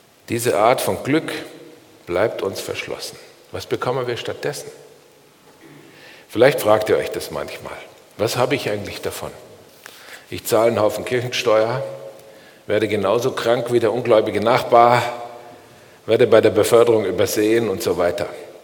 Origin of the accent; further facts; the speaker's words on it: Wangen im Allgäu, Baden-Württemberg, Germany; born there; geboren in Wangen im Allgäu am 8.12.1964